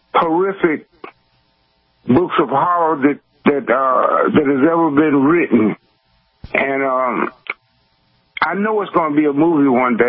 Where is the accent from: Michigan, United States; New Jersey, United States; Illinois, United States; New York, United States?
New York, United States; I grew up in Harlem, New York, and I used to walk 2 blocks down to 125th Street to this movie called The Sunset.